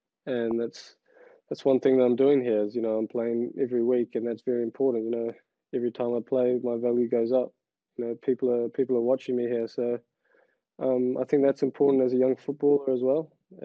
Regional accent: New Zealand; it's hard being a New Zealander, you know, coming from New Zealand.

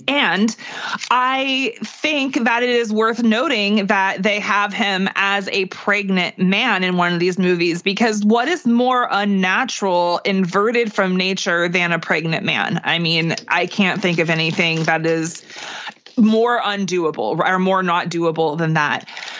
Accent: California, United States; which even as a Californian, I had been memory wiped of for a minute in reviewing this.

